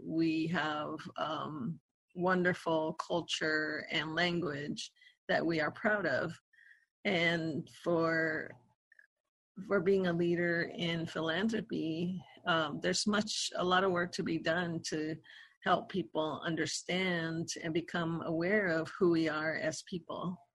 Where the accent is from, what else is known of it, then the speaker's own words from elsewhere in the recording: Santo Domingo Pueblo, New Mexico, United States; I am from Santo Domingo Pueblo. I lived here all my life. I live here with my grandma and my sister and my nephews.